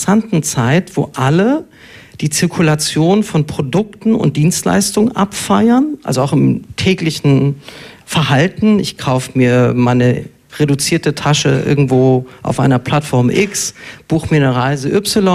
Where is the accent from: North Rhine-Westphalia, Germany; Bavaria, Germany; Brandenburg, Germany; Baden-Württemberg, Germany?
Baden-Württemberg, Germany; Ulm; born there; Sehen Sie, ich bin in Ulm geboren.